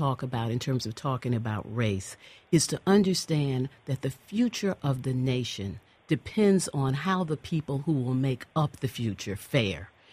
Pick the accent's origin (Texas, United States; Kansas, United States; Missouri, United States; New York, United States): Missouri, United States; St. Louis; I had the experience of growing up in St. Louis in the 1950s and 60s in the middle of an all-Black community